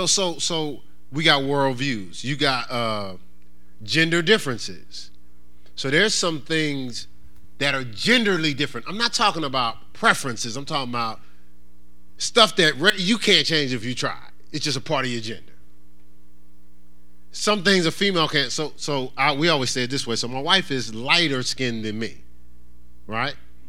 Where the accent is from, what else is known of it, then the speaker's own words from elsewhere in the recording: Newark, New Jersey, United States; He's from Arkansas. I'm from Newark, New Jersey.